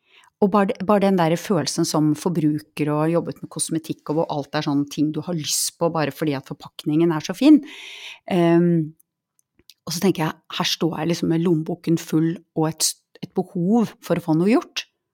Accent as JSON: {"language": "Norwegian", "town": "Bærum", "region": "Akershus", "country": "Norway", "tie": "born or raised there", "said": "hjemme i Bærum"}